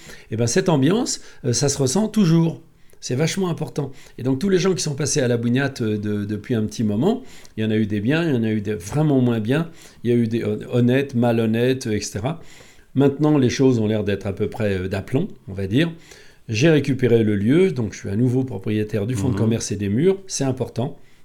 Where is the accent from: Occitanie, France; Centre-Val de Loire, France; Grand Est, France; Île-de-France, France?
Grand Est, France; Montmirail; Quand j'étais jeune, j'étais à Montmirail dans la Marne, donc j'étais dehors tout le temps, moi.